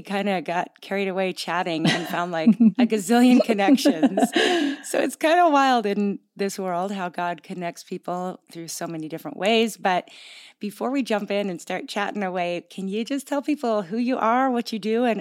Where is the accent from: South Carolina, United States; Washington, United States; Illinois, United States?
Washington, United States; because she lives in my home state of Washington State.